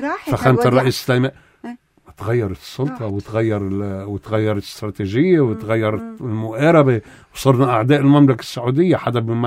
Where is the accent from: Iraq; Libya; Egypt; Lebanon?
Lebanon; بالنسبة لنا كلبنانيين